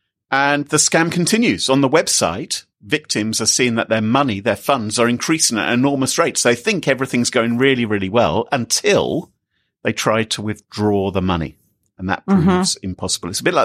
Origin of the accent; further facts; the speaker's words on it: United Kingdom; Well, no, because I'm British.